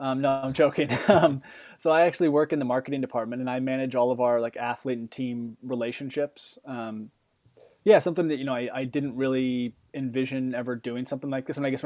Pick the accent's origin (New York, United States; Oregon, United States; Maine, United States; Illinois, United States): Oregon, United States; Bend; And I grew up in Bend, Oregon, out west, and was able to very quickly, you know, escape my house and, you know, just go ride around the neighborhoods and ride bikes.